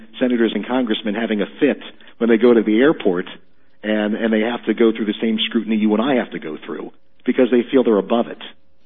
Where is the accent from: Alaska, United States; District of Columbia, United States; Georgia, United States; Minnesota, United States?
District of Columbia, United States; Washington; I was born and raised in Washington D.C., Bob. I spent 40 plus years in D.C. I know how it operates.